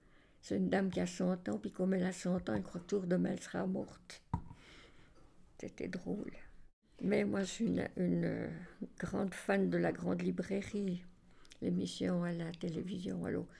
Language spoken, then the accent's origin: French; La Chaux-de-Fonds, Neuchâtel, Switzerland; Mais moi, j'ai écrit des livres sur mon enfance, ici à la Chaux-de-Fonds.